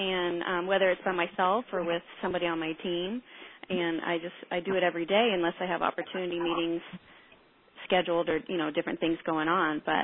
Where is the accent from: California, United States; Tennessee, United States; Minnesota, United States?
California, United States; San Clemente; I'm from San Clemente, California, down in Southern California